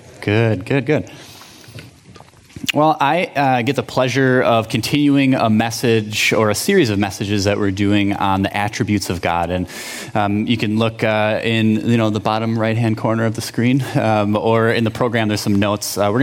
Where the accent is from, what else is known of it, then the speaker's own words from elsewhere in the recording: Saint Paul, Minnesota, United States; But I grew up in the cities. I grew up in St. Paul